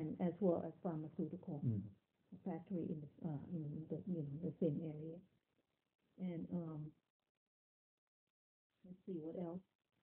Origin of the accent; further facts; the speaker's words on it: Thailand; From Thailand.